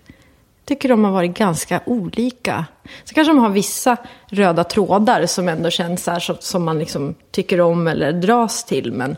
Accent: Strömsholm, Västmanland County, Sweden; also born or lived in Västerås; Ja, jag är uppväxt med dem i Strömsholm. Och samtidigt som vi flyttade till Västerås när jag var runt 14-15

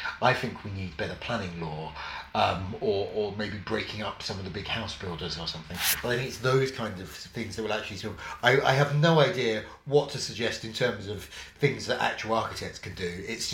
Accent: Havering, London, United Kingdom; I grew up in Havering, out on London's eastern fringe

